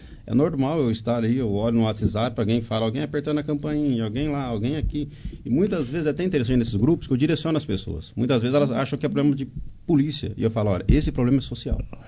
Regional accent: Jaboticabal, São Paulo, Brazil; eu sou de Jaboticabal, lá nós não temos uma guarda, então lá é só a polícia militar.

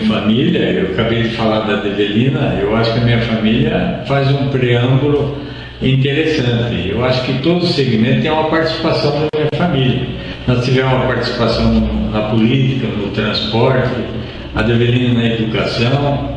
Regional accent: Monte Alto, São Paulo, Brazil; born there; sou nascido em Monte Alto.

